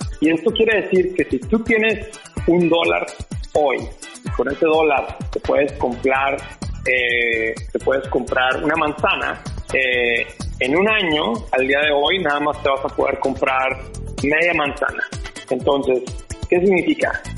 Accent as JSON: {"language": "Spanish", "country": "Mexico", "said": "como somos nosotros los mexicanos muy curiosos y muy ingenuos"}